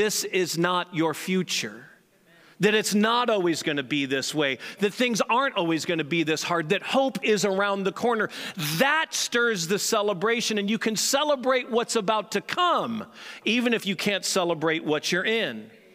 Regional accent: St. Louis, Missouri, United States; We grew up together in St. Louis

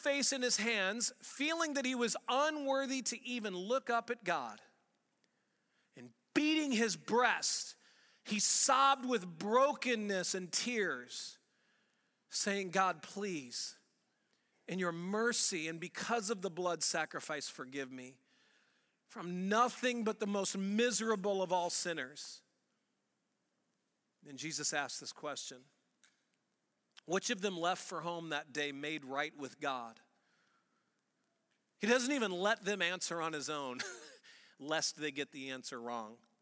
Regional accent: St. Louis, Missouri, United States; accent: St. Louis; I was raised in St. Louis. Till I was 21 and graduated from college, I did go to a school in Springfield, Missouri, about 3.5 hours away, but I was born and raised in St. Louis.

